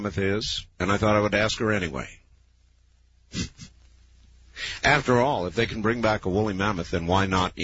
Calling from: San Diego, California, United States; from San Diego.

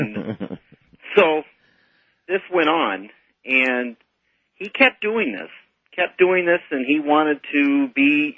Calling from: Vista, California, United States; I'm calling from Vista, California.

